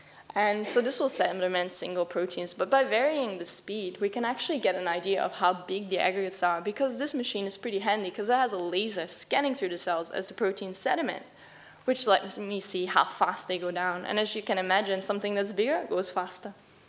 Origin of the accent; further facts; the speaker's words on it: Netherlands; now in Melbourne, Australia; I came from the Netherlands, and there I did my bachelor's and master's degree